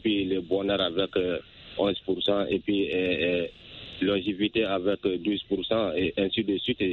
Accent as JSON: {"language": "French", "town": "Sonikéni", "country": "Mali", "tie": "born or raised there", "said": "Je vous appelle toujours dans mon village natal à Sonikéni."}